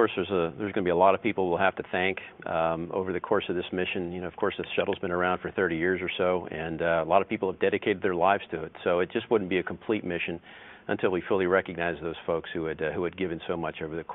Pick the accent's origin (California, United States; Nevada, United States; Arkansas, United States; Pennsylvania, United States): Pennsylvania, United States; Philadelphia; Well, as you know, I grew up there in Philadelphia, up in the Northeast, in a middle-class neighborhood.